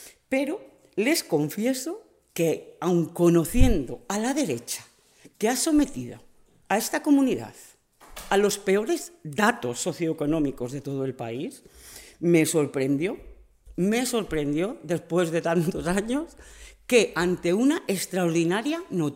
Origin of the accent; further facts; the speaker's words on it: Zamora, Castile and León, Spain; que han sumido a mi tierra, a Zamora, en el más absoluto de los abandonos